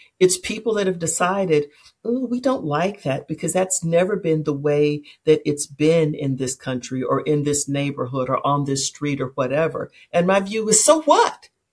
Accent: Memphis, Tennessee, United States; I'm originally from Memphis.

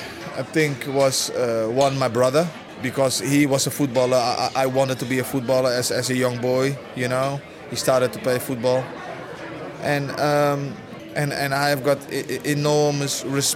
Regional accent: Netherlands; English is a second language; I'm Dutch. I was brought up in Holland from when I was 5. I lived all my youth in Holland.

